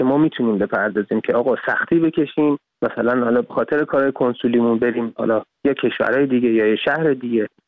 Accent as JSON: {"language": "Persian", "country": "Iran", "lives_now": "Hamburg, Germany", "said": "من به عنوان یه ایرانی که ساکن شهر هامبورگ هستم و همچنان پاس جمهوری اسلامی رو دارم،"}